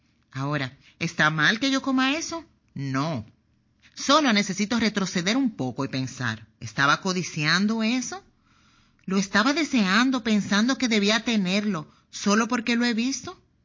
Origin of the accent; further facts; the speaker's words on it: California, United States; vengo del sur de California, donde estamos muy involucrados con la comida saludable.